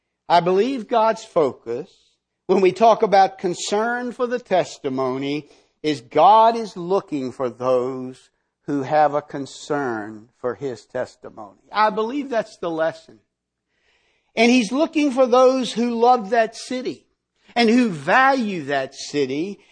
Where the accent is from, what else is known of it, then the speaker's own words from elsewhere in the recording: the South, United States; I'm a Southerner. You can tell that by the long drawn out words. But I'm a Southerner, and I visited New York City, numerous occasions.